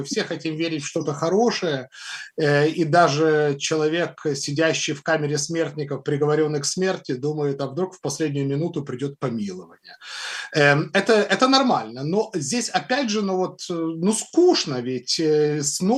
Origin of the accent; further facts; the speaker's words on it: Odesa, Odesa Oblast, Ukraine; Я, в принципе, хотя и родился и вырос в Одессе